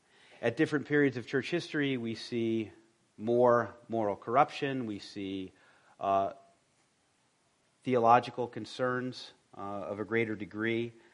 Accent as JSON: {"language": "English", "region": "Rhode Island", "country": "United States", "tie": "born or raised there", "said": "knowing a lot about colonial and revolutionary history, growing up in Rhode Island and loving history"}